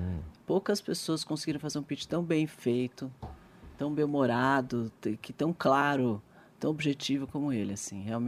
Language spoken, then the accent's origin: Portuguese; Brazil; Eu sou brasileira, adoro o Brasil, sou muito patriota.